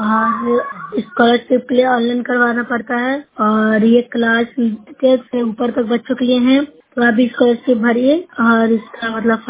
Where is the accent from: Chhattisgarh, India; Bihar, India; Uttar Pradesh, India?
Bihar, India; मैं नौसा ब्लॉक से हूँ, जिला नालंदा के निवासी हूँ।